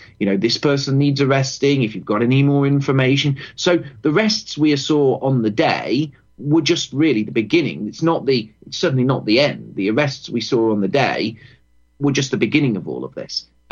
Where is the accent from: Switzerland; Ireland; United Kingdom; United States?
United Kingdom; It'll be a blanket attack upon our rights as British people to actually go out and protest